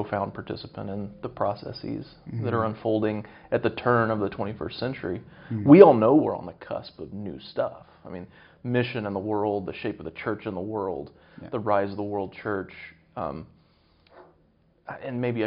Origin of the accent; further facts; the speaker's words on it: United States; As an American, I'm a sucker for a British accent.